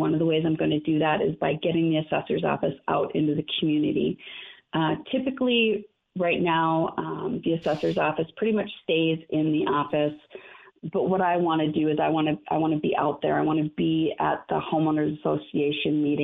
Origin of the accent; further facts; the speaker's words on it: Minnesota, United States; now in Tucson, United States; Well, I'm originally from Minnesota. I think I've been doing pretty good, with the exception of just saying that word, is to keeping my accent under wraps.